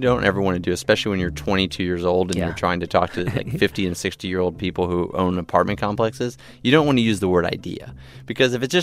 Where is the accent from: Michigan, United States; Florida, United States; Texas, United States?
Texas, United States; Now, growing up in Texas, I'd never seen that.